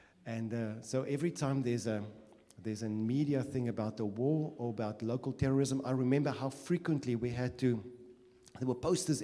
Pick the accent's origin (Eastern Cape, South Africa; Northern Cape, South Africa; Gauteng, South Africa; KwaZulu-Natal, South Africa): Northern Cape, South Africa; I grew up in the Northern Cape. I grew up in the Northern Cape, and mom German, dad Afrikaans, big age gap